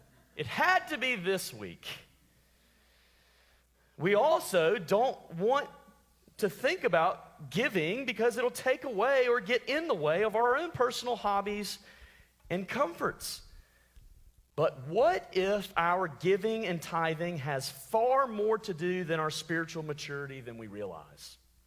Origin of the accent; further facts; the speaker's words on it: Alabama, United States; I'm from Alabama. I'm trying to pronounce these words right.